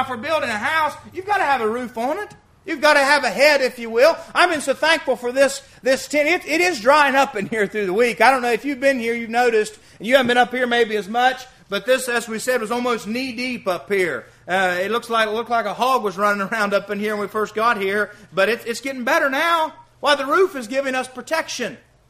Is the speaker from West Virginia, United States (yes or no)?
yes; West Virginia, United States; And I grew up in the country, and I grew up in West Virginia, up in the country, and we didn't even have visitors very often.